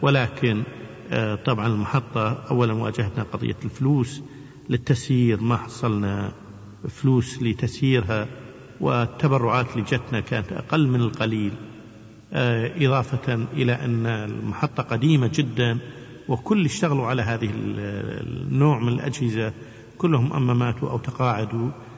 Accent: Kuwait; احنا من الكويت، والكويت هي في أرض مكة والمدينة

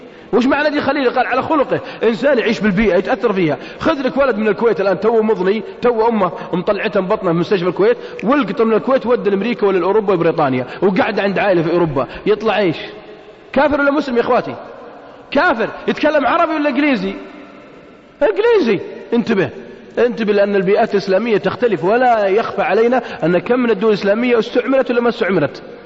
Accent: Riyadh, Riyadh Province, Saudi Arabia; عندنا في الرياض

